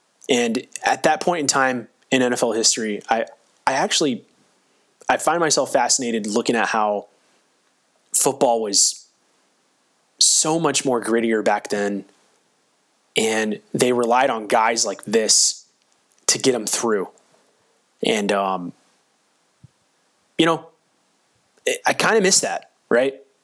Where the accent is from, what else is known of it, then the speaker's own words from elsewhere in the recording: Florida, United States; I grew up in, I'm trying to hold back tears. I grew up in Florida